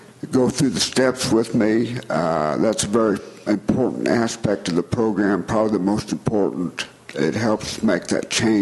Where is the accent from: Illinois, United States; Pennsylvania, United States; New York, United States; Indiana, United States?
Indiana, United States; Bloomington; also born or lived in Linton; Well, I was born in Linton, Indiana. I grew up in Bloomington, Indiana.